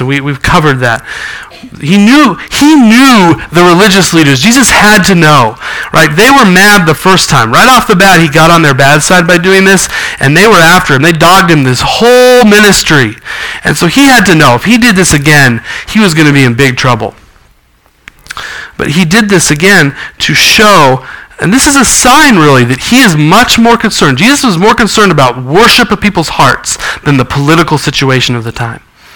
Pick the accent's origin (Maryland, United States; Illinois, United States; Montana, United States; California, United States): Montana, United States; the church I grew up in back in Montana